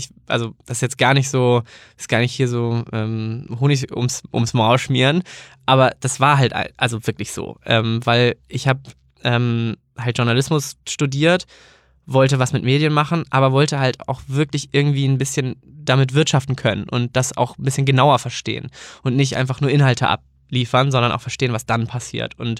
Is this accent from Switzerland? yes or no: no; Schleswig-Holstein, Germany; moved away as an adult; Nee, ich komme eigentlich aus der Nähe von Kiel und bin dann nach dem Abi nach Bremen gegangen